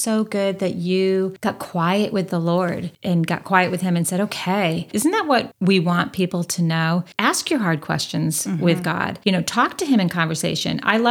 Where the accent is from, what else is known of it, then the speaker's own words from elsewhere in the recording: Northridge, California, United States; We grew up poor in Northridge.